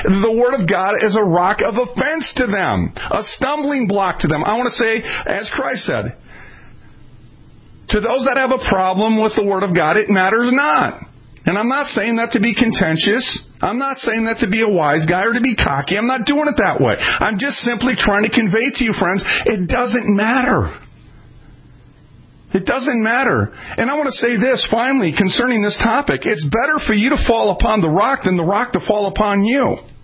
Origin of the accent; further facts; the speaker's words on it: Minnesota, United States; Now, friends, I got to go back because I'm from Minnesota